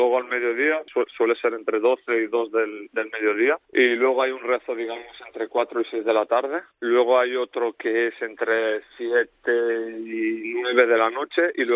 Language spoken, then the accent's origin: Spanish; Tetouan, Tanger-Tetouan-Al Hoceima, Morocco; Yo de Tetuán, plenamente.